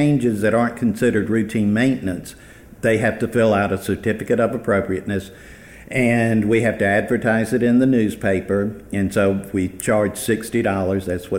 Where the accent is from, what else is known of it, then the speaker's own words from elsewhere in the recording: Evans, Georgia, United States; I grew up in Columbia County in Evans, Georgia.